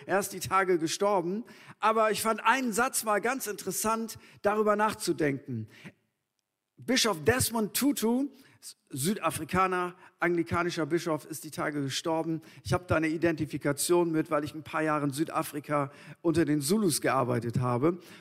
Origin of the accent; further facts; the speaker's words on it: Northern Germany, Germany; So, als Norddeutscher ist das ganz weit weg.